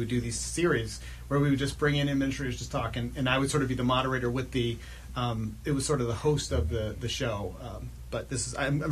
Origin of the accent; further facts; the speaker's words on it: Connecticut, United States; now in Washington, United States; Prior to that, I grew up in Connecticut.